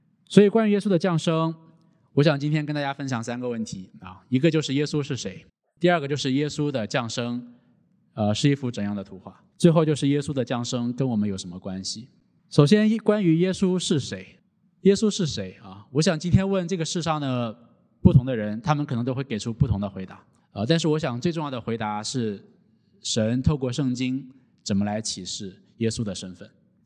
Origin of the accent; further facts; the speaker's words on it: China; 不知道为什么我们中国人什么节日都可以聚餐，都可以吃火锅啊